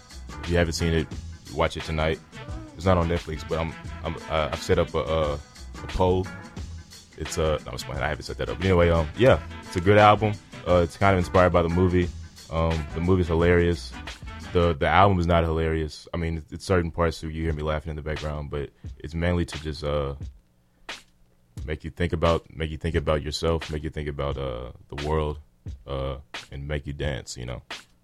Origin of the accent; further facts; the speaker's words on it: Nashville, Tennessee, United States; So yeah, I am from Nashville. I recently turned 20 years old